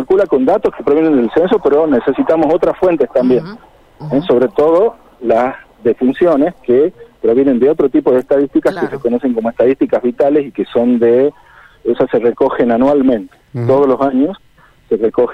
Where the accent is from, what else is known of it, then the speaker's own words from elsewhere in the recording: Tucumán, Argentina; Yo soy tucumano.